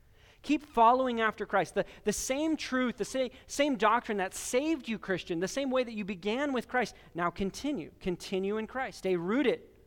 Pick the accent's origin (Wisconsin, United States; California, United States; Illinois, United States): California, United States; I grew up in California and you have these redwood trees and they're hundreds of feet high, right?